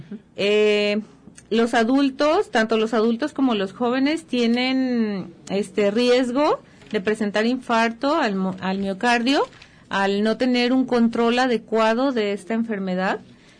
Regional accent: Mexico; todas las enfermedades crónicas que actualmente vivimos como población mexicana

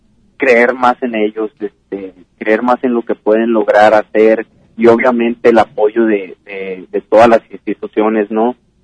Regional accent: Autlán, Jalisco, Mexico; moved away; En Autlán, fíjate que desde algunos años yo fue que me salí de Autlán

